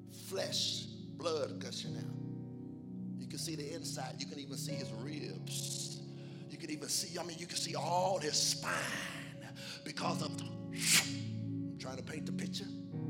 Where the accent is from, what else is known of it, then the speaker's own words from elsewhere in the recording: Hutchins, Texas, United States; I grew up in Hutchins, and it's a little country.